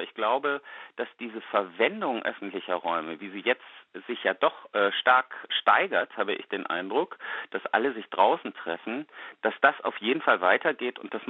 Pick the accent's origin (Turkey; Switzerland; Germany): Germany; Essen, North Rhine-Westphalia; Und ich bin ja selbst in Essen aufgewachsen